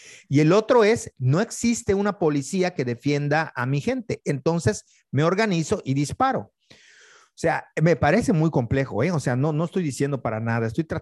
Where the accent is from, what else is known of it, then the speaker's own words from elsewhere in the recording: Mexico; sí creo que tiene contrastes culturales de cómo lo vemos nosotros como mexicanos o como latinoamericanos y cómo lo ven ellos